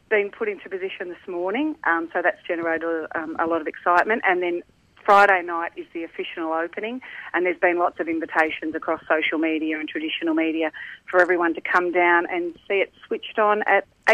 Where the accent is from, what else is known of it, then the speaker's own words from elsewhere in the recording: Geelong, Victoria, Australia; I'm from Geelong and we proudly built the Christmas tree.